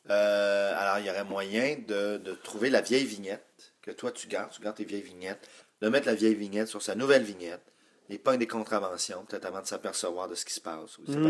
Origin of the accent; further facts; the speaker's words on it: Montreal, Quebec, Canada; en tant que Montréalais